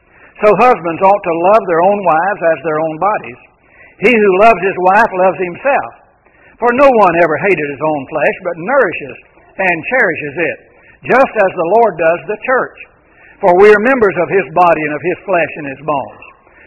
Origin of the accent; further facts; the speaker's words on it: Bell, Florida, United States; I was raised in North Florida, big city of Belle, population of 100, and I live 2 miles out of town. So, a country boy.